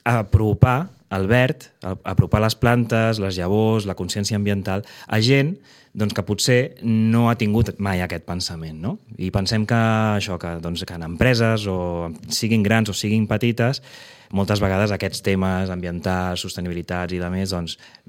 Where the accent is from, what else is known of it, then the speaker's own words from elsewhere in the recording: Barcelona, Catalonia, Spain; now in Sitges, Spain; nosaltres venim de Barcelona, ja ens havien mudat a Sitges